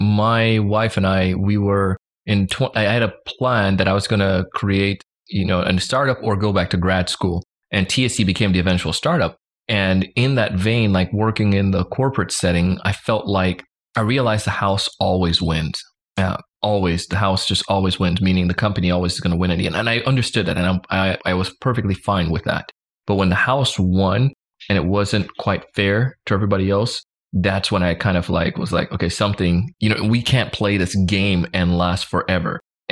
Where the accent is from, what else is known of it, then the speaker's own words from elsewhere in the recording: Jamaica; now in United States; You know, it's when we come from Jamaica, my mom's sacrifice came to the US, and it's like, you know, they want you to succeed.